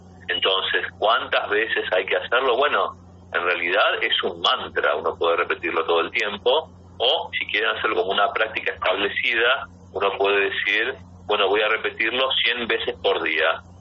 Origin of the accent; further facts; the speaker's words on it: Buenos Aires, Argentina; now in Orange County, United States; vivimos en el Orange County. Me di cuenta dónde iba, ¿no? Digo, no, originalmente soy argentino, soy argentina de Buenos Aires.